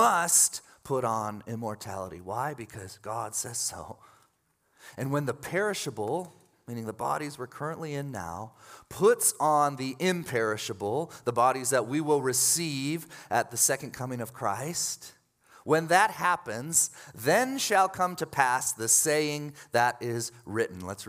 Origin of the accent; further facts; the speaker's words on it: Illinois, United States; this was growing up in the Chicago suburbs in the 90s, so the height of Michael Jordan mania